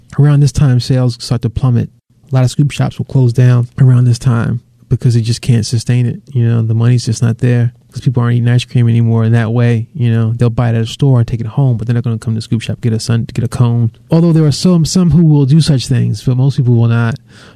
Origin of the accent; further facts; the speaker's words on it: Severna Park, Maryland, United States; No, I'm from Severna Park. I grew up out in, which is right sandwiched between Baltimore and Annapolis.